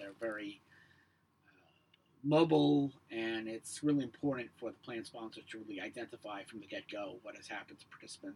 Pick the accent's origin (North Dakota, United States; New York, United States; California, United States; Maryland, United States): New York, United States; New York City; I was from Harlem and whatnot